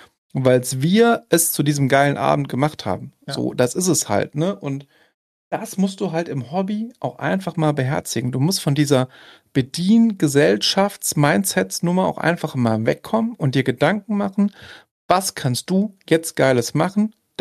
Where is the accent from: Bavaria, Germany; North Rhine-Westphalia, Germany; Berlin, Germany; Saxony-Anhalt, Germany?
North Rhine-Westphalia, Germany; Düsseldorf; Ich komme aus Düsseldorf.